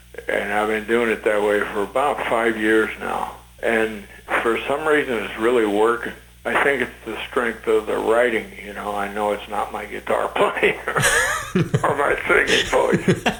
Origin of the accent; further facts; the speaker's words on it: Brownsville, Texas, United States; so much of the climate and the foliage reminded me of where I grew up down in Brownsville, Texas.